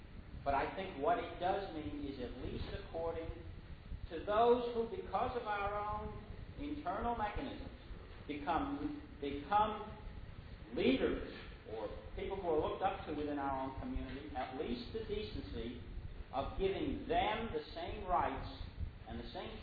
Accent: New York, United States; In my day, when I grew up in New York, kosher restaurants were few and far between.

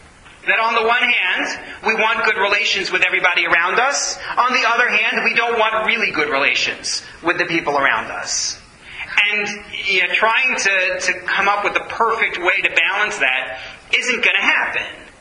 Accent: New York City, New York, United States; It's annoying when people do. I'm a New Yorker.

